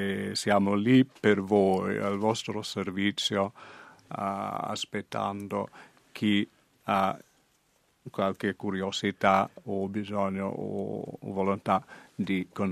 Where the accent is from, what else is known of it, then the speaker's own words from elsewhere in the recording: Australia; sono cresciuto nella Chiesa romana e forse per un coloniale che cresce lontano dall'Europa, il fatto di avere la messa in latino per noi giovani in Australia era molto importante